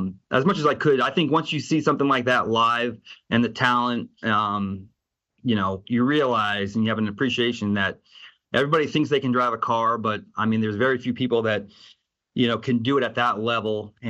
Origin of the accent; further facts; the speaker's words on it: Pennsylvania, United States; I'm from Pennsylvania originally. He still lives back in PA.